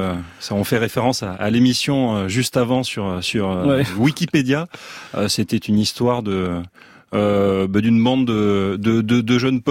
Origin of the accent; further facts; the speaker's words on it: Nîmes, Occitanie, France; born there; je suis né à Nîmes, une sorte de de bourgeoisie un petit peu qui s'ignore. Nîmes, c'est une ville qui est très protestante à la base. Moi, je suis pas protestant, je suis catholique